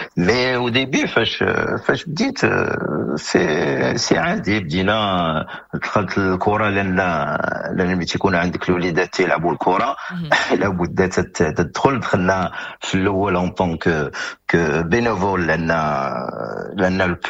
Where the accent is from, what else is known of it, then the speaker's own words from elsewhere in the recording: Morocco; moved away as an adult; now in France; البداية ديالي بصراحة انا تخرجت من المغرب، كانت عندي 19 عام على فوق، مشينا كيما تيديروا كاع المغاربه